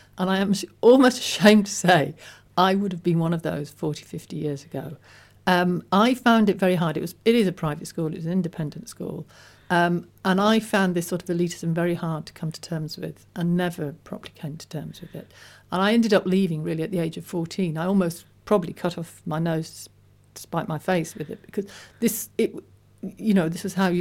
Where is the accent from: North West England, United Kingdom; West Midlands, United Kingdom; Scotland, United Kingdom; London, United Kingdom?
West Midlands, United Kingdom; Birmingham; I grew up in Leafy Edgbaston, and I attended Edgbaston High School